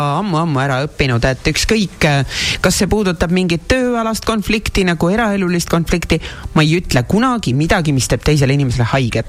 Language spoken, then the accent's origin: Estonian; Tartu, Tartu County, Estonia; ma ise olen tartlane.